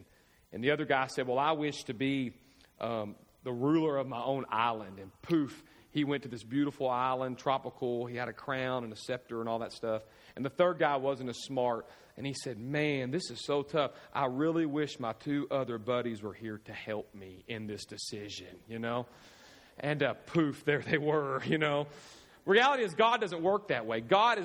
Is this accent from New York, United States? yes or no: no; Owensboro, Kentucky, United States; Owensboro, my hometown, was supposed to be where we were supposed to plant this great church at.